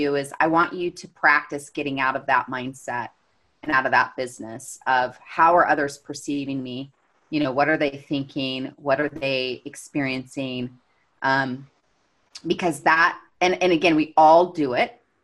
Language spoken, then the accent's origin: English; Missouri, United States; I'm from Missouri.